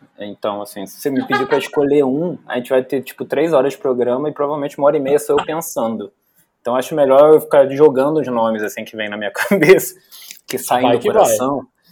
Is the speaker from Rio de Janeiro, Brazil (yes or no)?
yes; Rio de Janeiro, Brazil; now in São Paulo, Brazil; eu sou um paulistano de pandemia, que vim passar um fim de semana e nunca mais voltei. Mas eu sou nascido e criado no Rio, em Jacarepaguá. Então, toda a minha formação de colégio, faculdade, foi por lá.